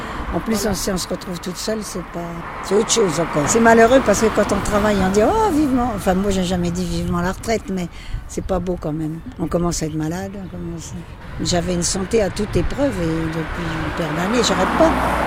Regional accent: Paris, Île-de-France, France; now in Reims, France; Ben, moi, je suis arrivée à Reims il y a 40 ans. Hein. Je venais de Paris

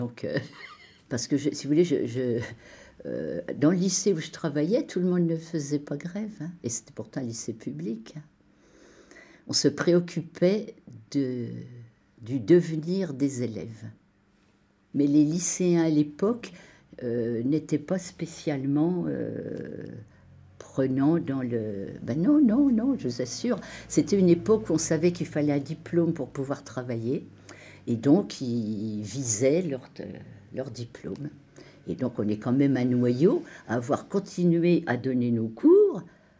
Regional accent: Avize, Grand Est, France; born there; Je suis née en 1943 à Avize, un petit village de la Champagne, non loin d'Épernay.

